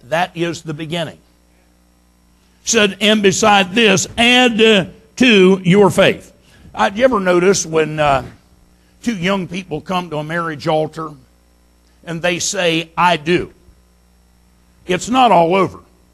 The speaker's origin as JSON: {"language": "English", "region": "Pennsylvania", "country": "United States", "lives_now": "Texas, United States", "said": "I don't know how it is here in Texas. I'm from Pennsylvania, and most of the houses up there have a basement in them."}